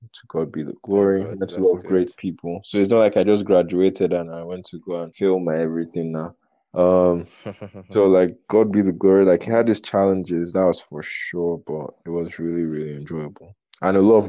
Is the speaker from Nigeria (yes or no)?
yes; Nigeria; So background, I'm Nigerian and I've only been to the UK once.